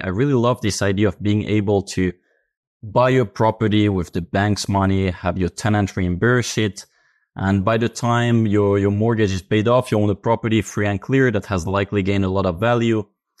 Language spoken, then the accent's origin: English; Finland; English is a second language; I come from Finland. I was born in a family of real estate professionals